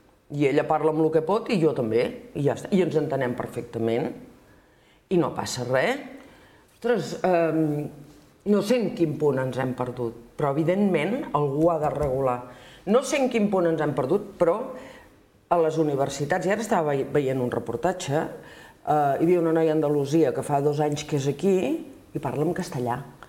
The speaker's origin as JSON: {"language": "Catalan", "region": "Catalonia", "country": "Spain", "said": "La meva llengua és el català. Sí. La meva terra és Catalunya. Tenim una cultura."}